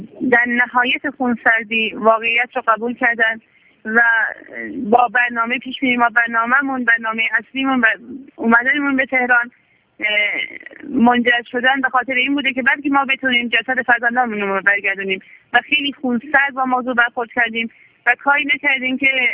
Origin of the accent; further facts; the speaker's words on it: Kamyaran, Kurdistan, Iran; اونطوری که من خبر از کامیاران دارم از شهر خودمون